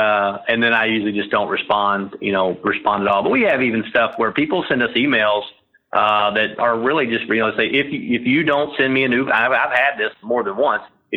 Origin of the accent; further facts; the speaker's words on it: Kentucky, United States; You know, I grew up in Kentucky and, you know, was a farm boy and more of a common sense guy.